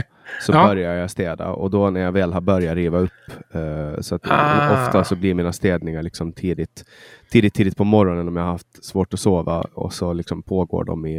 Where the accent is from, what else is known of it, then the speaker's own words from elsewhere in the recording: Mariehamn, Åland, Finland; mellan Kapellskär och Mariehamn, min hemstad.